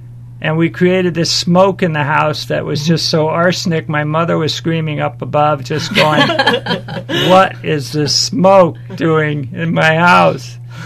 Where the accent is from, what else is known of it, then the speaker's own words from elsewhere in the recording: Darien, Connecticut, United States; We grew up in Darien in Scotts Cove, and my first painting of Scotts Cove when I was 12 years old.